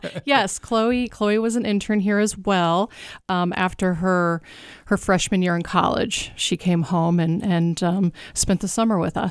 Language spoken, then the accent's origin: English; Springfield, Illinois, United States; I'm from Springfield, yes.